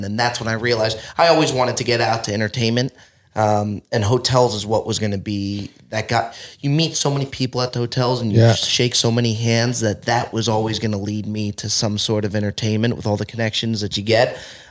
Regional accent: New Jersey, United States; now in Los Angeles, United States; I was born and raised in Jersey

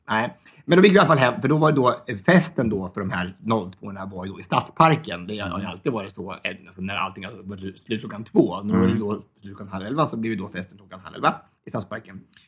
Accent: Kumla, Örebro County, Sweden; Det var ju såhär strålande sol och helt magiskt hemma i Kumla.

